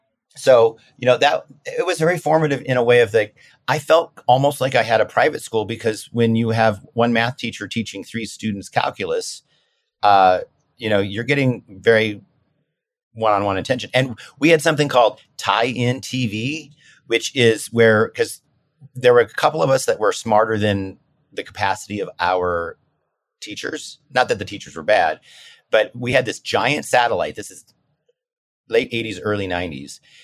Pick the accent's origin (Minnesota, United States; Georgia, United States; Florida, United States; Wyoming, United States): Wyoming, United States; Chugwater; So, you know, like I said earlier, I grew up in Chugwater, Wyoming.